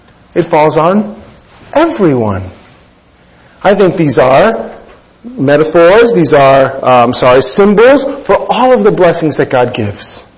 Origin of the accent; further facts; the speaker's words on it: Bushwick, New York, United States; It's funny, where I grew up in Bushwick, it's changed.